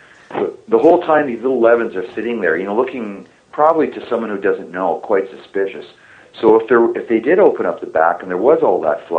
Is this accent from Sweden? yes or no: no; Toronto, Ontario, Canada; He's a Quebecois, and I'm a Maudit Anglais, right? I'm from Toronto